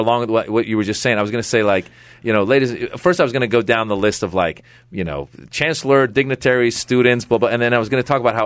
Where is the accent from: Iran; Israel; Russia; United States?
Iran; because I'm from Iran, and like right now immigrant issues are really hot